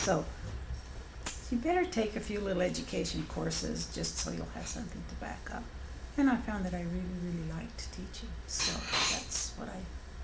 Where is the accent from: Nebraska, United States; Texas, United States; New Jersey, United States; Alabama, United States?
Texas, United States; Isleta; Well, growing up in Isleta, my mother and daddy thought that I should not go to school in Isleta because all the kids were Mexican kids.